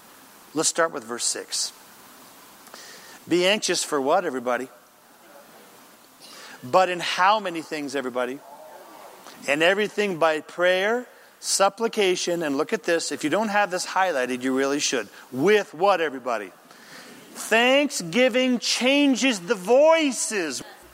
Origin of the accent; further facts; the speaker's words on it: Anderson, California, United States; I was raised in Anderson, California, and we would drive past pasture after pasture after pasture.